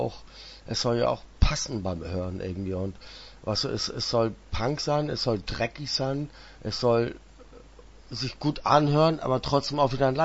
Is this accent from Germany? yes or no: yes; Schleswig-Holstein, Germany; ich komme aus Nordfriesland